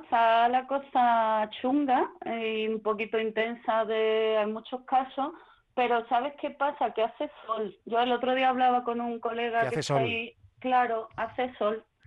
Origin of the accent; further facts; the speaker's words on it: Punta del Moral, Andalusia, Spain; hay una aldea que se llama la Punta del Morá, que es de donde yo soy. Ajá. Entonces, soy de la isla, de la Punta del Morá, que está en la Isla Canela.